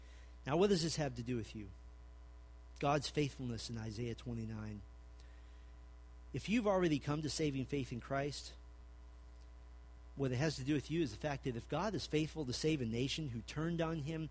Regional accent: Texas, United States; I'm from Texas. We have counties bigger than New Jersey.

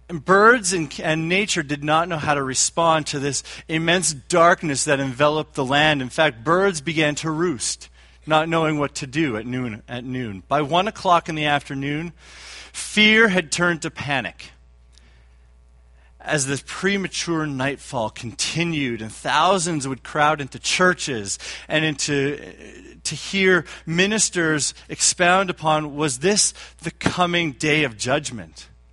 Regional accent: Canada; because I'm Canadian and I'm really hot and I'm dreaming of Christmas when it's going to be colder a little bit.

